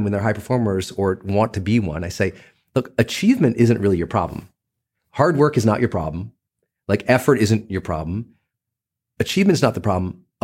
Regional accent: Butte, Montana, United States; which was hard because I'm a kid from Butte, Montana

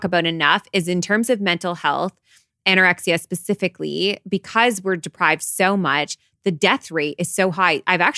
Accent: Canada; we're Canadian.

